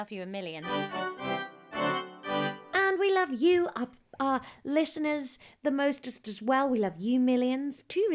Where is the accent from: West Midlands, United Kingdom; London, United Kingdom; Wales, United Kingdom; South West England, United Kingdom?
South West England, United Kingdom; Norton Fitzwarren; accent: posh Somerset; I'm very posh Somerset, you see.